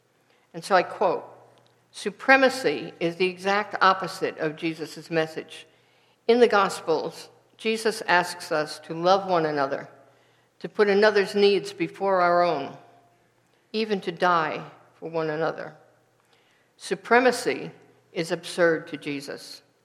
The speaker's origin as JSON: {"language": "English", "region": "New York", "country": "United States", "said": "As a New Yorker, a Yankee, I have thought of rural Southerners as rednecks."}